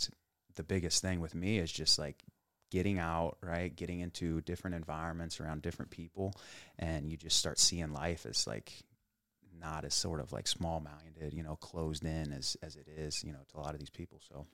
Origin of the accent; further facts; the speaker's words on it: Troy, United States; I grew up in Troy. Well, in most of my life in Troy.